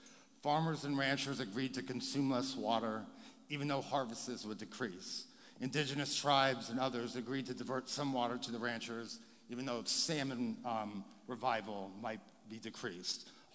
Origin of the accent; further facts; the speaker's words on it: California, United States; I'm from Siskiyou County. I'm here with my father … We live almost in Oregon, but fully and proudly in California.